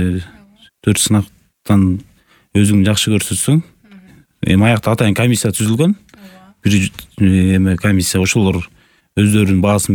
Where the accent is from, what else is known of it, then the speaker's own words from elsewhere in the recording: Sary-Döö, Issyk-Kul Region, Kyrgyzstan; Мен өзүм Ысык Көл областынын Түп районун Сары Дөө айылында туулуп чоңойгом. Ошол Сары Дөө айылынын орто мектебин бүтүргөм. 5-1 тууганмын, мен 2-сүмүн.